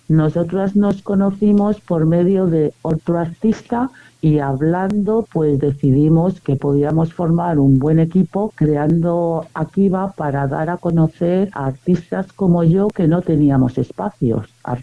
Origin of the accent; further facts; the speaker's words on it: Equatorial Guinea; born there; yo nací en Guinea Ecuatorial. Guinea Ecuatorial es un país que fue colonia española y está en África.